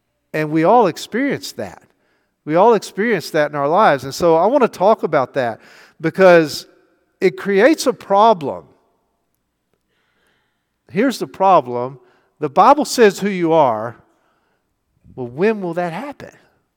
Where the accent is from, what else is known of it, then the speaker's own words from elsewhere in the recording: United States; And as an American, you know what we do? We work hard.